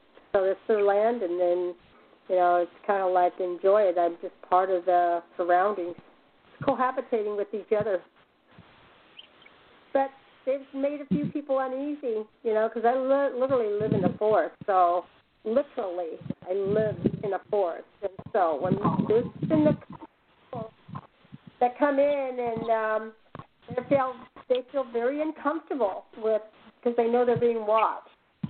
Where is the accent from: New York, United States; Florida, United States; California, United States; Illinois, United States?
California, United States; I grew up in the Bay Area in California, where, you know, it's a higher middle class, you know, income